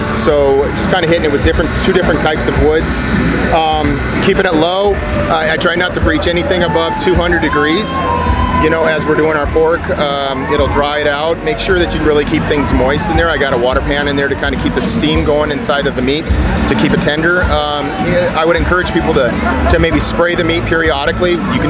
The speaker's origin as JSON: {"language": "English", "town": "Dickinson", "region": "North Dakota", "country": "United States", "said": "I'm right here in Dickinson, South Park."}